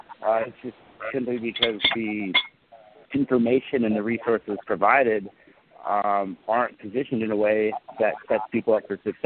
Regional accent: United States; No, I'm from the United States.

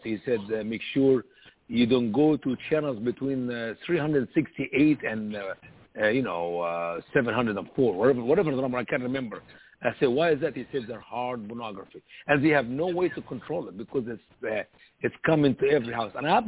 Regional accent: Egypt; When I grew up in Egypt, when I had, you know, I used to wear a shirt and tie in school

